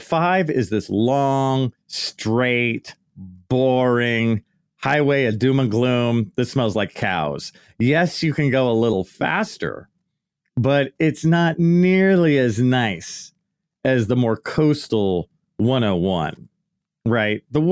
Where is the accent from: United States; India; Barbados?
United States; Oakland, California; also born or lived in Santa Barbara / Los Angeles; I grew up in the East Bay area, right? So in kind of the Oakland area.